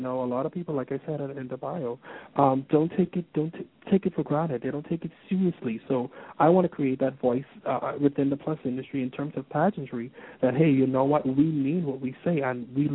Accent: Nassau, New Providence, Bahamas; But it has not yet been launched here in my hometown, Nassau, because I wanted to do something big

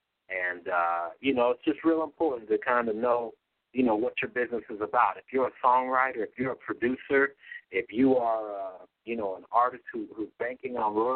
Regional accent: Denver, Colorado, United States; You know, I'm originally from Denver, Colorado. You know, I grew up in the burbs. I ain't afraid to say it.

